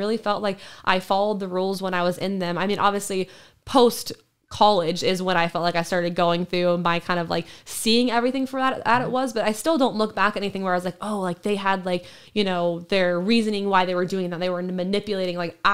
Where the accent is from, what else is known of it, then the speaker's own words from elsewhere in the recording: Roseburg, Oregon, United States; born there; I feel like I have memories when we lived in Oregon. I was born in Roseburg, Oregon.